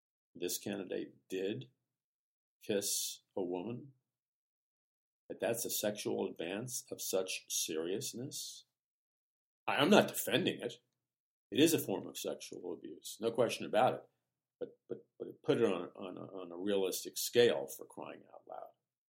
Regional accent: New York City, New York, United States; I'm not easily shocked. I grew up in New York City, okay?

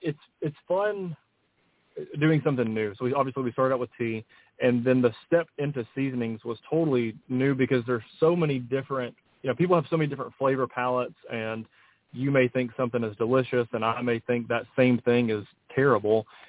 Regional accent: the South, United States; it fits how I think how we were raised in the South. Like, it's you know, your neighbors help so much growing up, small town stuff.

